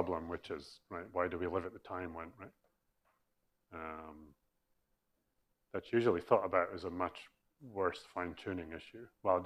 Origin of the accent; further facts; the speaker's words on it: Scotland, United Kingdom; I'm Scottish